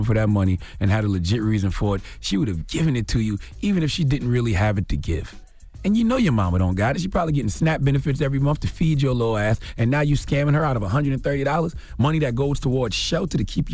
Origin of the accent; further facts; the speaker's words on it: South Carolina, United States; Drop on the Clues bombs for my home state, South Carolina.